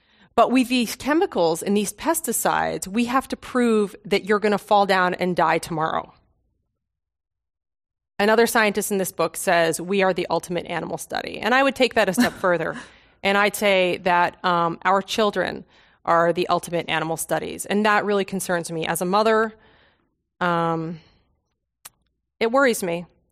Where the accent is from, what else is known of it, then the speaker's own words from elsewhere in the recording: Maine, United States; Shelley Pingree, a congresswoman from Maine, my home state